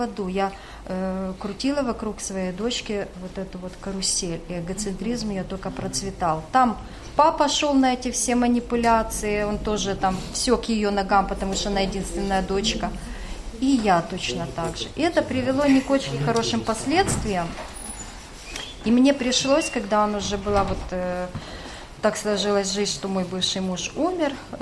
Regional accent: Zhytomyr, Zhytomyr Oblast, Ukraine; now in Lutsk, Ukraine; Я сама из Житомира, а переехали жить в город Луцкий.

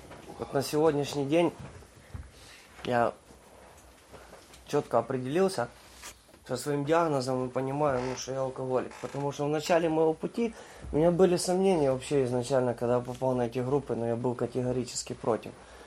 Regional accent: Kyiv, Ukraine; born there; Я родился в Киеве в прекрасной семье.

